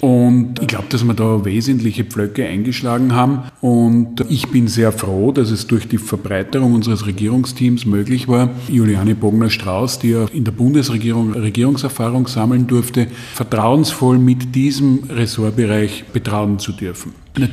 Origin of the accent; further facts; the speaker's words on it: Graz, Styria, Austria; Ich bin Grazer.